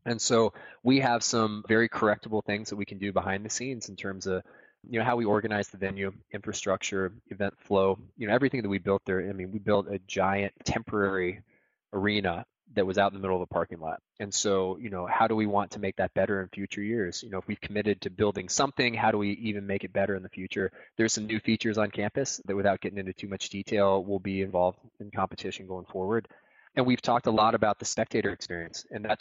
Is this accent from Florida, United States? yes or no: yes; Florida, United States; But, you know, I'm from Florida, you know, so on Saturdays this time of year, it's all about college football and tailgating